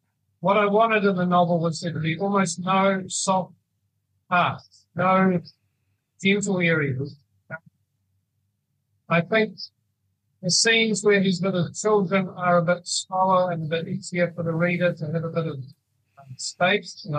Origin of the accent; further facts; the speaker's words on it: Dunedin, Otago, New Zealand; my own experience of growing up in Dunedin in the 1980s.